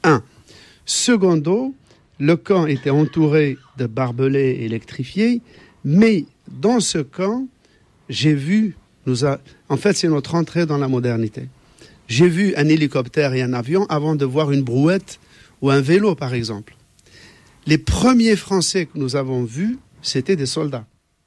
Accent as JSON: {"language": "French", "country": "Algeria", "tie": "born there", "said": "Je suis né dans le Djebel, comme la majorité des Algériens de l'époque. Le Djebel, c'est un monde de montagnes, de clairières, de forêts, sans route pour y accéder."}